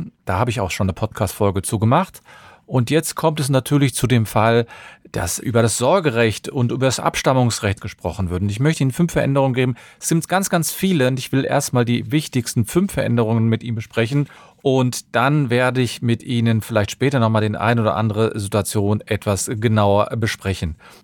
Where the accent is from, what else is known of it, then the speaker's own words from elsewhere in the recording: Cologne, North Rhine-Westphalia, Germany; Ich bin Fachanwalt für Familienrecht und ich komme aus Köln.